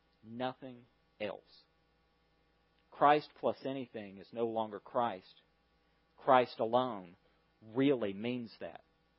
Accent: the South, United States; I know. I grew up in the South.

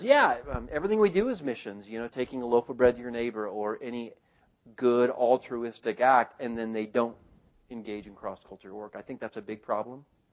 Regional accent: New Mexico, United States; I don't like the stuff. I'm from New Mexico. I like real chili.

